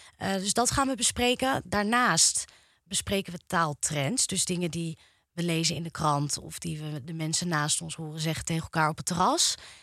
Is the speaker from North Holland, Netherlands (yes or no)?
yes; Amstelveen, North Holland, Netherlands; Nou, ik kom oorspronkelijk uit Amstelveen.